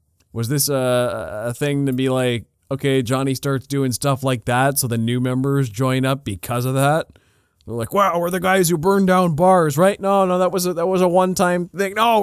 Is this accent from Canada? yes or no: yes; Canada; See, as a Canadian, I hear the term hoser all the time